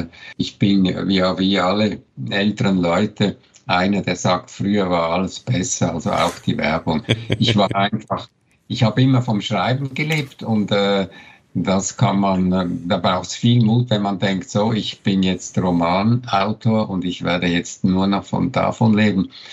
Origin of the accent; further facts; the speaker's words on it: Switzerland; Ich bin ja Schweizer, habe ein bisschen Mühe mit dem Hochdeutsch.